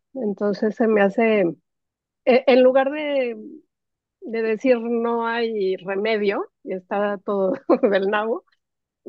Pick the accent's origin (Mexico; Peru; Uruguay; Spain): Mexico; yo soy de México y el ambiente está bastante cargadín, bastante polarizado.